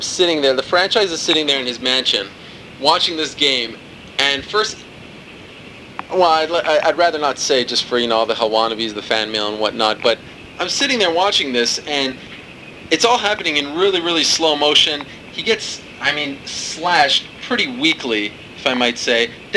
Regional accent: Montreal, Quebec, Canada; being a Montrealer, and it's one of my proudest aspects about my life. My proudest characteristics is that I'm from Montreal. I love it, La Belle Provence.

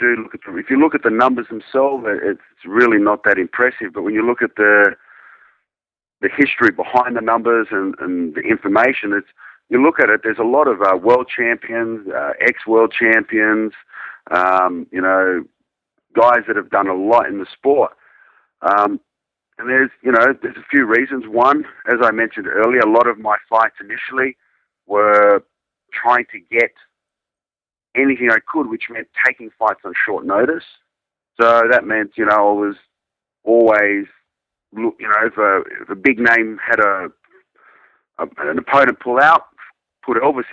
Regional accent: Australia; being an Australian company and myself being Australian

